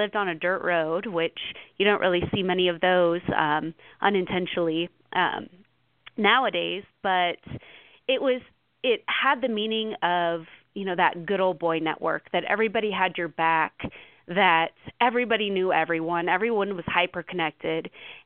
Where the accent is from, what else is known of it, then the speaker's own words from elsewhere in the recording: Las Vegas, Nevada, United States; I am a native Las Vegan. I'm fifth generation Las Vegan.